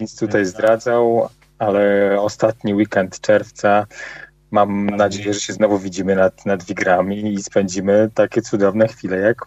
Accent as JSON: {"language": "Polish", "town": "Białystok", "region": "Podlaskie Voivodeship", "country": "Poland", "tie": "born or raised there", "said": "ja oczywiście pochodzę z Białegostoku, tu się urodziłem, kończyłem szkołę średnią"}